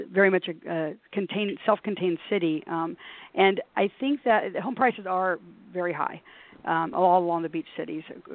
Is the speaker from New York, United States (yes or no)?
no; Logansport, Indiana, United States; now in El Segundo, United States; As you mentioned, I was from Logansport, Indiana, and made my way to L.A. after college.